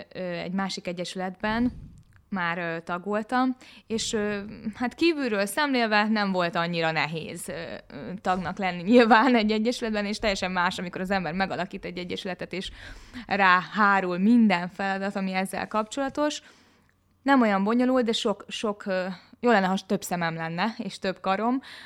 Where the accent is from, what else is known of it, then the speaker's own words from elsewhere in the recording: Zugló, Budapest, Hungary; Én vérbeli zuglói vagyok, mindig is zuglói voltam. Itt is születtem, és itt is laktam nagyon sokáig.